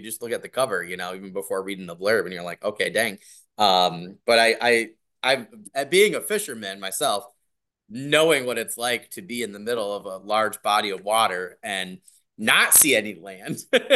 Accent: Michigan, United States; I'm from Michigan and they have the five Great Lakes, right?

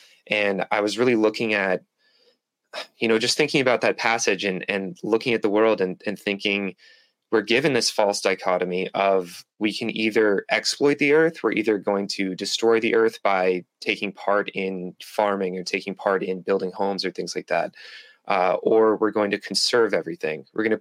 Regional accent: Massachusetts, United States; I'm from north of Boston.

